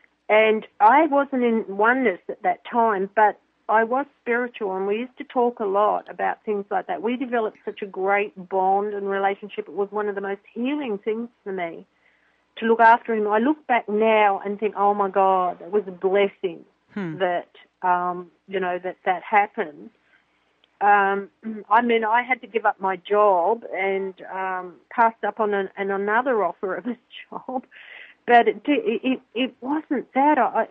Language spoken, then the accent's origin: English; Australia; even though we're both Australian, we never met in Australia.